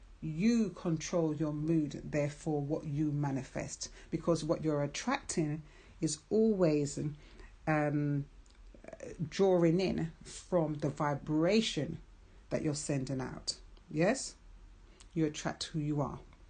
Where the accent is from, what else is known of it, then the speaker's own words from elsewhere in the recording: England, United Kingdom; So I'm English.